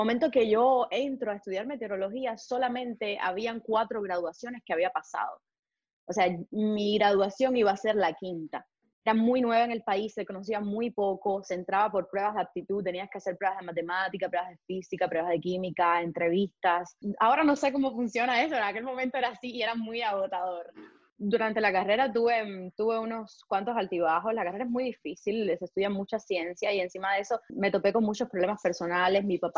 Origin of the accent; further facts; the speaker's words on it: Güira de Melena, Artemisa, Cuba; no quiero estudiar en el campo donde yo vivía, porque yo soy nacida en un campito en Artemisa, en el sur de Artemisa, el pueblito se llama Huila de Melena.